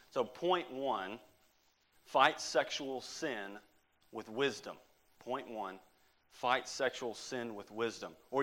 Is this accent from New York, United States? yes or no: no; Texas, United States; I'm from Texas originally